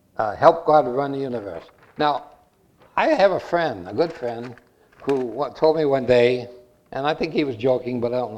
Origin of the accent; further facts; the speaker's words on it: Massachusetts, United States; accent: Massachusetts; And you're probably having trouble with my language, my Massachusetts accent, but hard is hard.